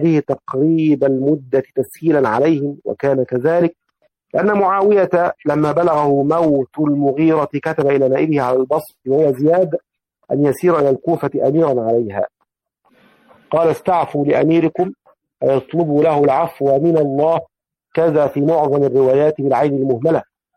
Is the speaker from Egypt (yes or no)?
yes; Egypt; وكان له دين معنوي كما يقول الناس عندنا في مصر.